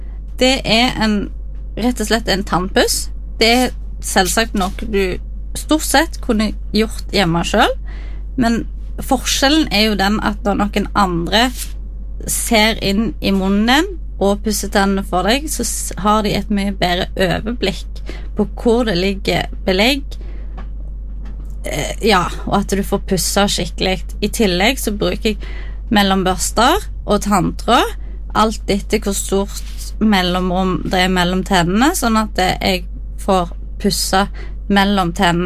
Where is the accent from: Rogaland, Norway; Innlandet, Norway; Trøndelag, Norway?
Rogaland, Norway; Stavanger; Jeg kommer fra Stavanger.